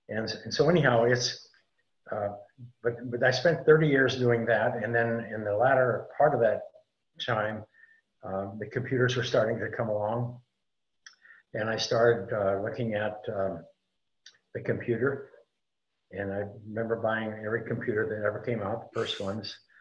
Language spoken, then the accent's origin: English; Montana, United States; I grew up in Montana and in kind of a rural area and spent a lot of time in, you know, in the pasture chasing cows